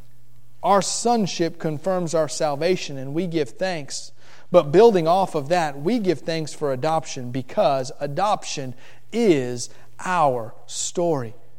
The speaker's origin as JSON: {"language": "English", "town": "Miami", "region": "Florida", "country": "United States", "tie": "born or raised there", "said": "I grew up in Miami, and we'd go down there for the weekend and swim in canals."}